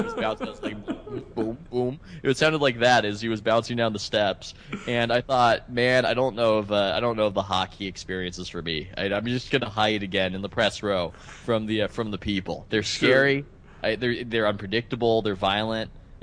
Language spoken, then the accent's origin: English; California, United States; because, you know, I'm from California.